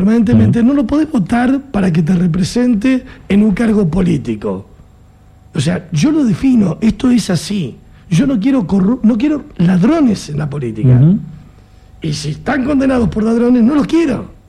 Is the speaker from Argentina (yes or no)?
yes; Argentina; nosotros somos argentinos.